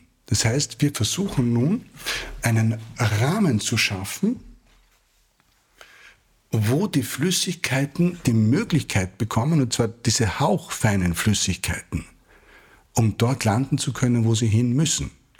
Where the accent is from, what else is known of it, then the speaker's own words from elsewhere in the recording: Salzburg, Austria; Ich komme aus Salzburg und bin in Salzburg in ein musisches Gymnasium gegangen.